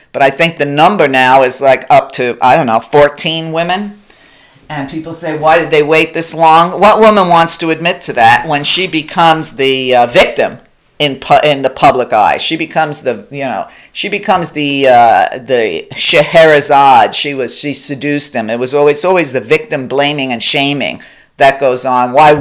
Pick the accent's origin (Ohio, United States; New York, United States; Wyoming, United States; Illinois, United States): New York, United States; Listen, when I grew up in New York, there were no sexual harassment laws.